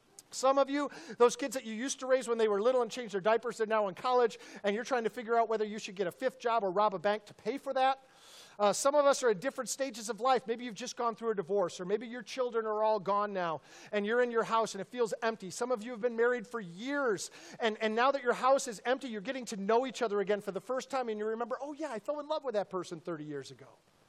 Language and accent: English; Upper Midwest, United States; also born or lived in Arizona; now in Texas, United States; You know, I came here from Arizona. I grew up in the upper Midwest and then lived in Arizona for a while, and then I came here.